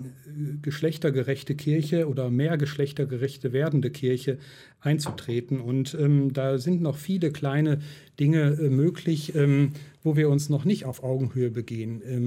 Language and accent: German; Bonn, North Rhine-Westphalia, Germany; Aber Bornheim ist bei mir auch um die Ecke. Ich komme ja aus Bonn.